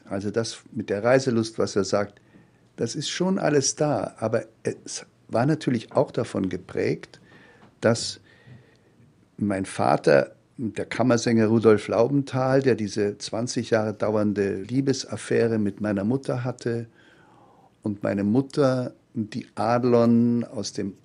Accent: Ammerland, Bavaria, Germany; dass ich in Ammerland aufgewachsen bin am Starnberger See

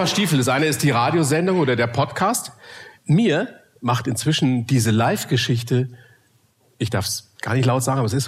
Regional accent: Bavaria, Germany; ich bin ein Oberpfälzer

